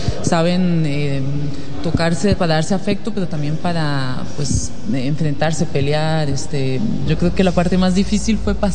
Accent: Costa Rica; como que siento que yo nací, crecí en Costa Rica, y entonces regresar allá me permite pues intentar encontrar el origen de lo que soy

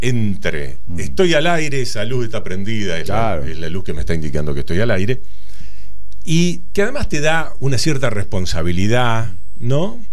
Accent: Lincoln, Buenos Aires Province, Argentina; en lo que era la procesión de Semana Santa en mi pueblo, en Lincoln.

